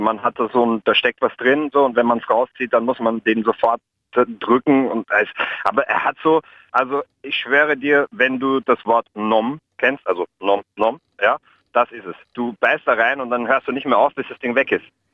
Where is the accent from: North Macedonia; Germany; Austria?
Austria; Ich bin Österreicher.